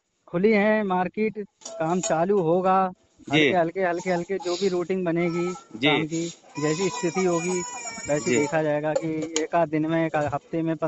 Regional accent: Uraina, Uttar Pradesh, India; जी, हम सैदपुर उरैना जिला बदायूं के रहने वाले।

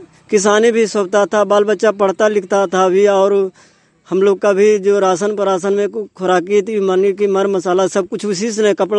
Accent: Afardi, Bihar, India; प्रखंड एरेरी जिला शेखपुरा।

